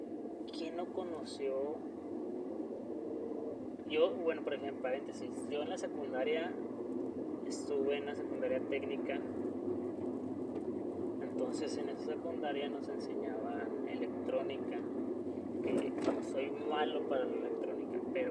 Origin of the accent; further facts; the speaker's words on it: Monterrey, Nuevo León, Mexico; acá de donde soy yo, de Monterrey, Nuevo León